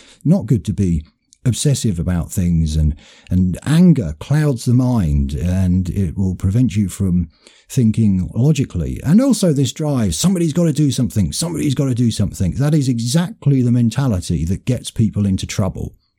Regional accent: United Kingdom; As white people, as white British people, our identity as being British has been taken from us

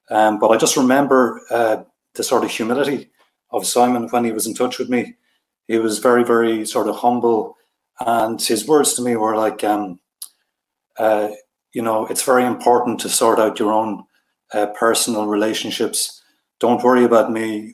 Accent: Ireland; I'm from Ireland

